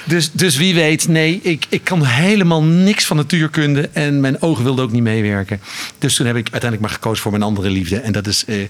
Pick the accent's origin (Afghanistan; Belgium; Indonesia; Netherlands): Netherlands; North Brabant; accent: Brabantian; ik ben en blijf gewoon in hart en nieren een Brabander. En dus met mijn Brabantse tongval en mijn Italiaanse kennis maak ik er mooi geheel van.